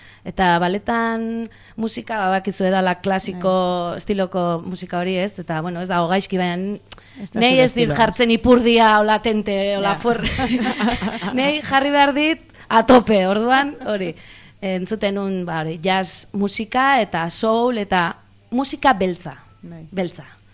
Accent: Andoain, Basque Country, Spain; baina andoanen, nire herrian, osea, muitu gabe, eta hor bertan.

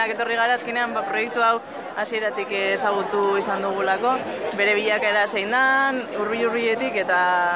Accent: Vitoria-Gasteiz, Basque Country, Spain; Ba, ni Gasteiztarra naiz.

